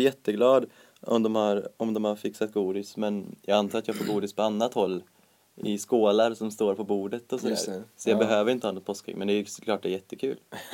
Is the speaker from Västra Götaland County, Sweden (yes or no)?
yes; Västra Götaland County, Sweden; För oss nu nere i Västergötland, där jag kommer ifrån